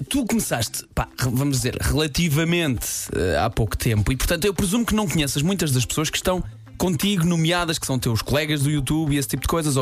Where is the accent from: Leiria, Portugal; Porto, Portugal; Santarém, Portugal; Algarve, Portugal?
Leiria, Portugal; Então dizia que era tipo de Leiria ou de um sítio um bocadinho maior do que aquele onde cresci mesmo, da aldeia.